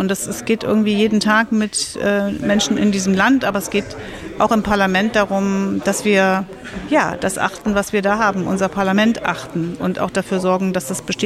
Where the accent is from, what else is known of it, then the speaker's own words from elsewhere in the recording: East Germany, Germany; ich bin ja in der DDR groß geworden und wir haben eine Diktatur gestürzt und haben diese Demokratie erkämpft und erschaffen.